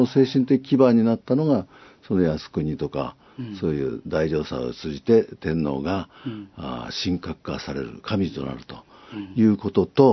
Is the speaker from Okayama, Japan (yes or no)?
no; Kobe, Hyogo, Japan; moved away as an adult; now in Tokyo, Japan; 私はあの神戸で育ちまして、それで大学から東京に来て、